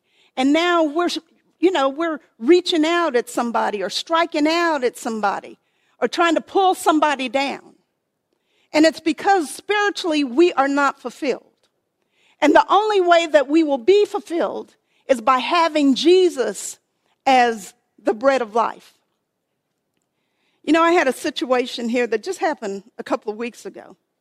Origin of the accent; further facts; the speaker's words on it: Texas, United States; Or I'm from Texas, so I only eat Mrs. Baird's.